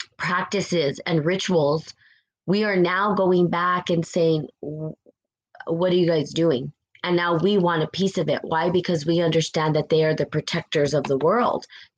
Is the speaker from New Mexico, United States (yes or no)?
yes; New Mexico, United States; I came from New Mexico mostly, where I was raised, right, around Native American culture. I was raised around New Mexican culture, which is Native culture.